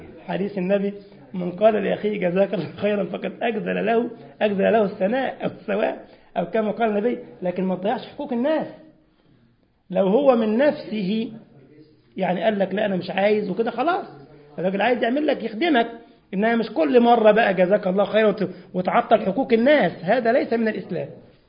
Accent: Egypt; تسمى المبردة حسمات الثلاجة عندنا في مصر، الثلاجات والغسالات

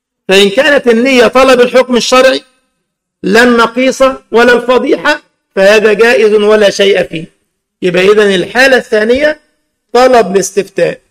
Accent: Egypt; كذلك إبراهيم عيسى أبو حملات عندنا في مصر هذا الجهول الذي يهدم الثوابت ليل نهار

